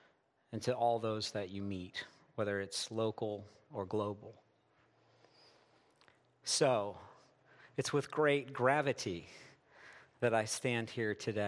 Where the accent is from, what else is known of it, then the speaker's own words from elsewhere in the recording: Michigan, United States; I'm from Michigan. I live in Michigan with my wife, Brooke, of 24 years and my 11 children.